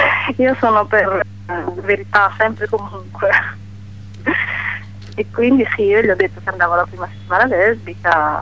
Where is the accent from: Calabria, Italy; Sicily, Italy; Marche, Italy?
Marche, Italy; Pesaro; also born or lived in Bergamo / Bari / Milan; now in Bologna, Italy; sono cresciuta a Pesaro, diciamo, nel senso che sono nata per caso in provincia di Bergamo, e però sono cresciuta a Pesaro, quindi mi ritengo di lì, diciamo, e ho un po' girato, ho vissuto a Bari, ho vissuto a Milano, insomma adesso sono tornata a Bologna dal 2002 più o meno.